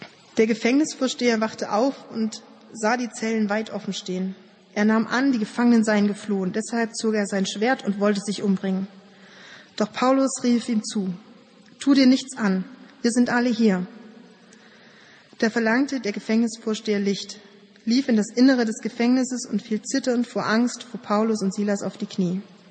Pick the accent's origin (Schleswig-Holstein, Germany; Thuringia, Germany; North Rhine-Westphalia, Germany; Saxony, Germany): Saxony, Germany; Ich stamme aus dem Erzgebirge. Bei uns gibt's hin und wieder mal so kleinere Beben.